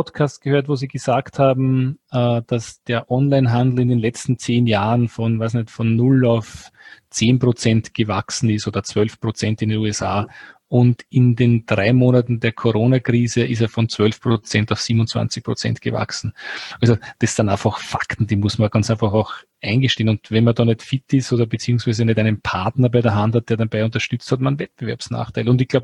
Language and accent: German; Austria; Das ist bei uns in Österreich eine Region, die ist, im südlichen Österreich